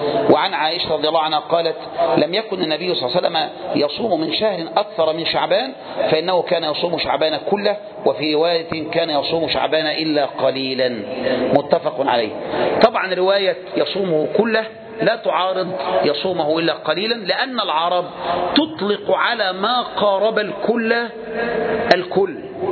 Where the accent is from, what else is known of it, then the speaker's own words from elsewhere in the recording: Egypt; في بعض الناس عادتهم عندنا في مصر المشهورة دي